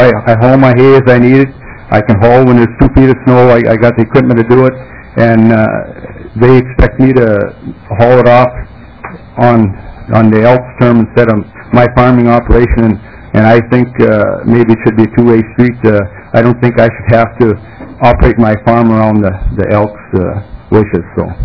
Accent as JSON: {"language": "English", "town": "Lancaster", "region": "Minnesota", "country": "United States", "said": "I'm from Lancaster, Minnesota. I come over 400 miles for this. I give you an idea. I live about a mile from the Canadian border and about 20 miles from the North Dakota border."}